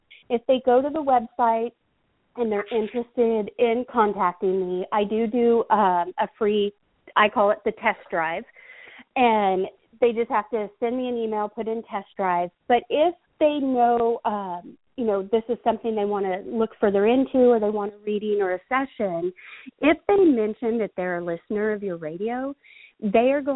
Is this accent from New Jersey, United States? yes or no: no; California, United States; I'm from California, but I will go coast to coast.